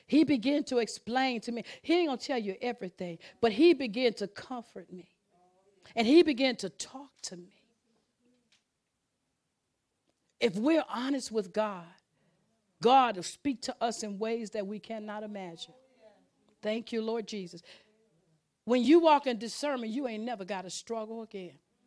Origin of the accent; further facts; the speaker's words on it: Chicago, Illinois, United States; I grew up in Chi-Town. I knew where all the streets were. I knew the streets not to go on. I mean, I knew Chicago, but guess what? And that's where all my relatives were.